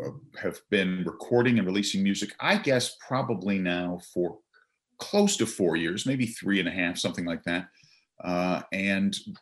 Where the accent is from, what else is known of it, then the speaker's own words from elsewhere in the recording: Chapel Hill, North Carolina, United States; I wrote one called … which was the street I grew up on in Chapel Hill, Ken.